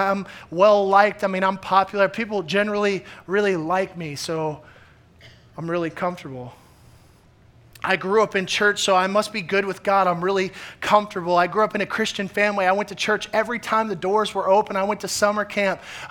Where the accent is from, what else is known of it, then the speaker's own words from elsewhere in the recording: the South, United States; I remember growing up in the South